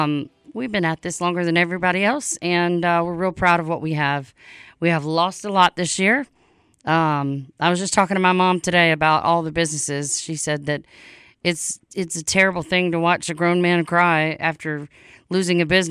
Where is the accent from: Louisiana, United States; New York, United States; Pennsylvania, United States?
Louisiana, United States; tonight we're going to be talking to someone from my home state, from Louisiana.